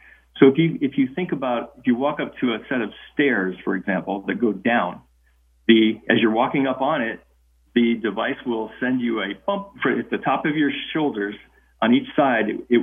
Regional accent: Minnesota, United States; now in Texas, United States; I grew up in Minnesota. I live in Texas now, but I grew up in Minnesota and know that very well.

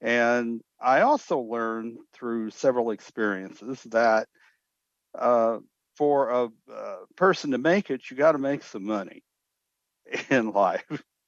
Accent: El Paso, Texas, United States; born there; accent: Texan; I was born in El Paso, Texas. And yes, you can take the boy out of Texas, but you can't take the Texas out of the boy. So pardon me, but I sound like a Texan.

